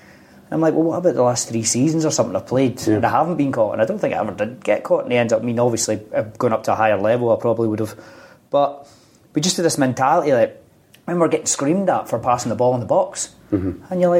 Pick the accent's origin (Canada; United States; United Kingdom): United Kingdom; Scotland; I suppose being a young boy growing up in Scotland